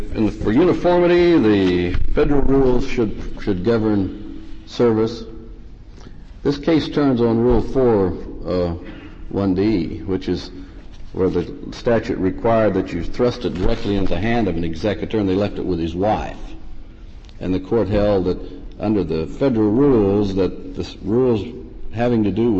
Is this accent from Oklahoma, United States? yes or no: yes; Oklahoma, United States; You know, I'm from Oklahoma, and I don't like to say this. Basically speaking, we've got an awful good state there.